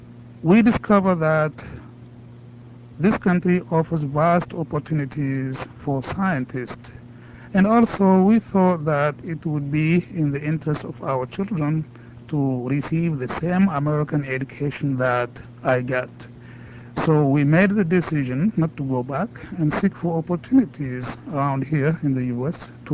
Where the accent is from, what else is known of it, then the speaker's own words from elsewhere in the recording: Niger; first language French; English is a second language; moved away as an adult; now in United States; I'm originally from the Republic of Niger, a West African French-speaking country, so I speak French. My family and I came to the U.S. on January of 1981 on a scholarship to study agronomy.